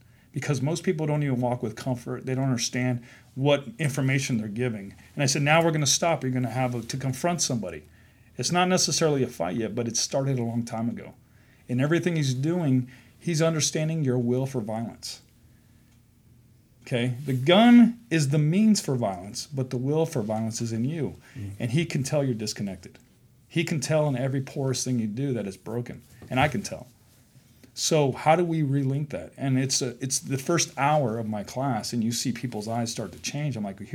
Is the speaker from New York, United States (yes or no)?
no; Arizona, United States; And then we came back to Arizona because, you know, I'm from Arizona, so I didn't want to stay in Texas.